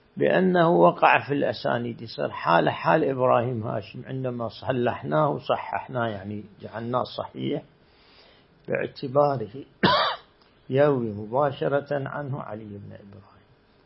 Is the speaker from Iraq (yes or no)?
yes; Iraq; moved away as an adult; وطلعت 79 من العراق